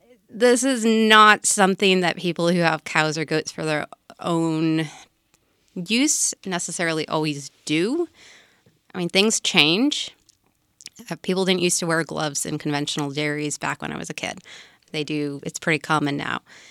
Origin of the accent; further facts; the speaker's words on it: Wisconsin, United States; I'm from Wisconsin, and everybody sprayed raw manure on the fields, and it's just, oh.